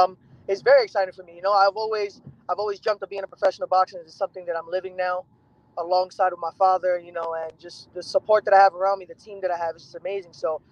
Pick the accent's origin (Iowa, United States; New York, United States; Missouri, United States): New York, United States; Bronx; Well, growing up, my father was a amateur boxer, and I used to always love going to his fights. He was competing a lot in the Bronx as well